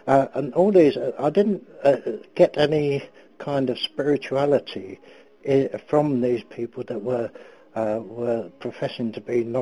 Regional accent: East of England, United Kingdom; from Hertfordshire.

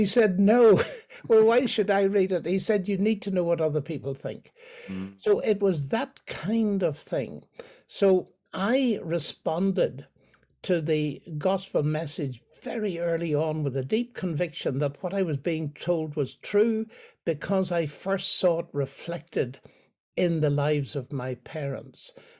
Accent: Northern Ireland, United Kingdom; moved away; Well, my accent betrays me as a citizen of Dorthon Ireland, although I haven't lived there for many years.

